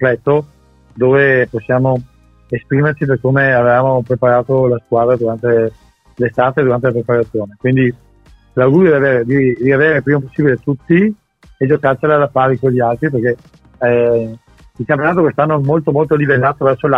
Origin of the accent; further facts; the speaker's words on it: Veneto, Italy; io gli auguro da buon veneto